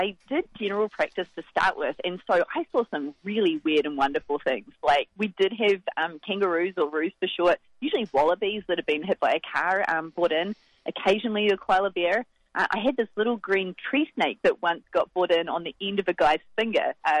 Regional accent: New Zealand; moved away as an adult; now in Australia; So I was born in New Zealand and born and raised in New Zealand. And I lived there and went to school there

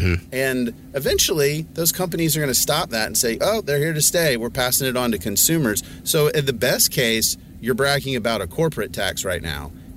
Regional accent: United States; I'm an American. I'll never do that.

